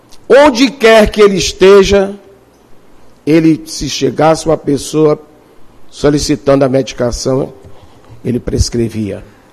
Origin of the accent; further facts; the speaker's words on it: Floriano, Piauí, Brazil; now in Guadalupe, Brazil; nós somos de Floriano, mas nós queremos cada vez mais fazer com que Guadalupe cresça